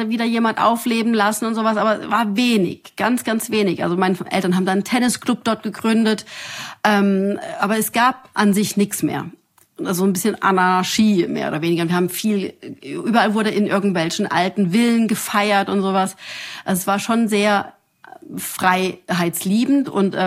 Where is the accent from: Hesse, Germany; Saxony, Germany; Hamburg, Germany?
Saxony, Germany; Weinböhla; Ich komme da aus Weinböhler, das klingt nach Wein. Wir hatten Weinberge dort in dem Ort und Winzer.